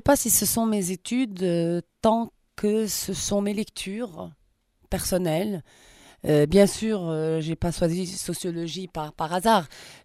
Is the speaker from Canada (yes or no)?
no; Lebanon; Moi je suis libanaise.